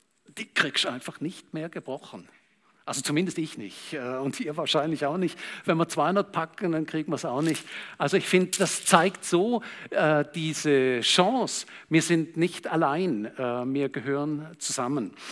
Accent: Germany; Also wenn ich als Deutscher Schweizer über die Schweiz reden höre

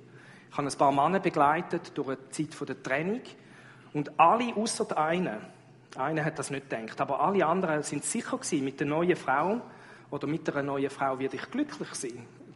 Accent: Switzerland; Nur schon bei uns in der Schweiz.

